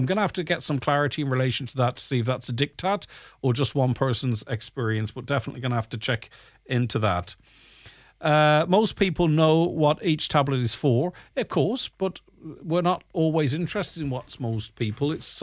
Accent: Ireland; it's time our political parties help keep our country as Irish for the Irish people. I'm sick of others telling us what to do in our wee island.

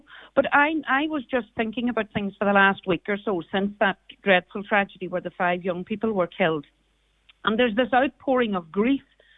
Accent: Carrigart, Ulster, Ireland; accent: Donegal; now in Monaghan, Ireland; I'm from Carrigart, but I live in Monaghan now.

